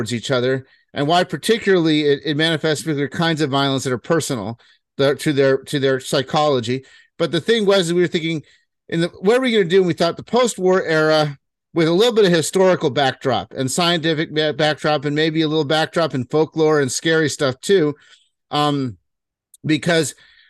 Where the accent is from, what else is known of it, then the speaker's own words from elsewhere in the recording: Boston, Massachusetts, United States; also born or lived in California; now in Gloucester, United States; I'm originally born in California, but I grew up here in Massachusetts. And I don't have the Boston accent, but I grew up mostly in Boston.